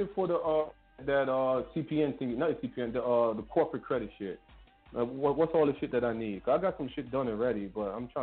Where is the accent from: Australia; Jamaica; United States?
Jamaica; I'm from Jamaica and she's from Trinidad, so it's gonna be a little bit different.